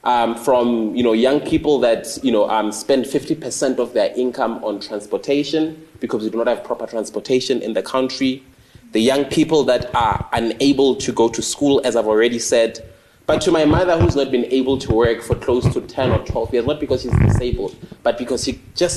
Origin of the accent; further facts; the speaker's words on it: Ivory Park, Gauteng, South Africa; Because I grew up in Ivory Park